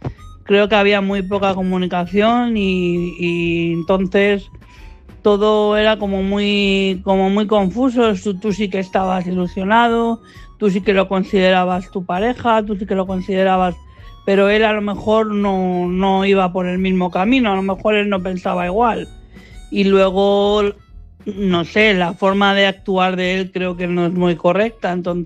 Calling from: Madrid, Community of Madrid, Spain; de Madrid.

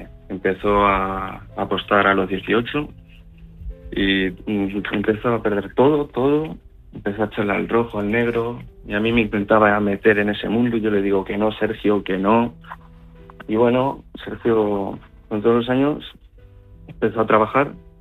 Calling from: Almagro, Castilla-La Mancha, Spain; también de Almagro.

